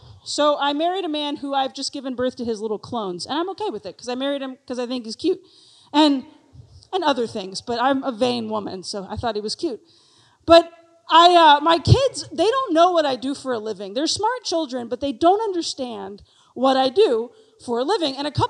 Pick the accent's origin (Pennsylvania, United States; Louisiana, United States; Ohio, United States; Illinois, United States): Louisiana, United States; Lake Charles; I come to you from Lake Charles, Louisiana, a small town.